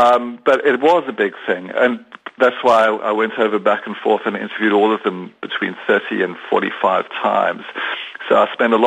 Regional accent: South Africa; I was born in South Africa and lived under apartheid. And, you know, I'm 58 years old now, an old man.

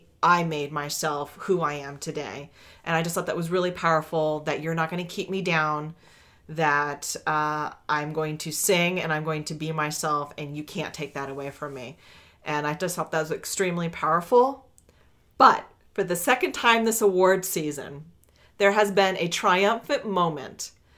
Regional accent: New York, United States; I was a little offended as a New Yorker.

